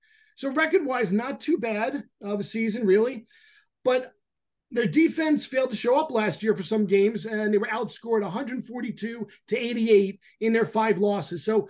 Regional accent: Twin Rivers, New Jersey, United States; We grew up together in Twin Rivers, New Jersey, and he's still one of my favorite humans alive.

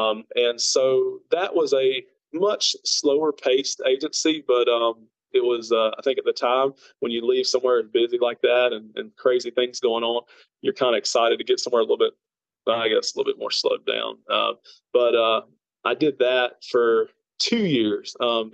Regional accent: Brookford, North Carolina, United States; accent: Southern; I'm from Brookford, North Carolina. Very, very tiny town. It's inside of the city limits of a, I'd say it pretty much surrounds itself in another city that's called City of Hickory, which I would say roughly has 45,000 people in it.

